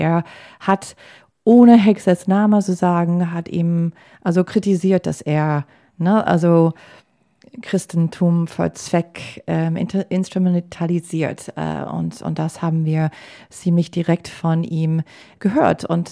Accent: United States; German is a second language; ich muss sagen, als Amerikanerin war besonders ein Amerikaner.

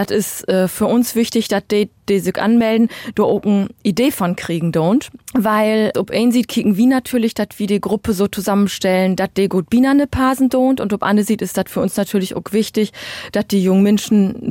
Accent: Lower Saxony, Germany; Ich bin ja aus Ostfriesland, ich brot ja ein bisschen anders platt als in Hamburg

